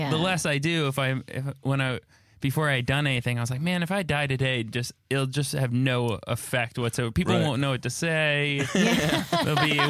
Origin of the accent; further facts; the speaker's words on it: Seattle, Washington, United States; Place called Garfield in Seattle.